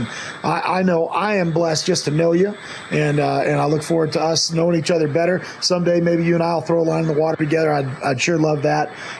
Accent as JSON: {"language": "English", "region": "Florida", "country": "United States", "tie": "born or raised there", "said": "I grew up in Florida, was a spin fisherman all my life, or live bait, and mostly in the ocean."}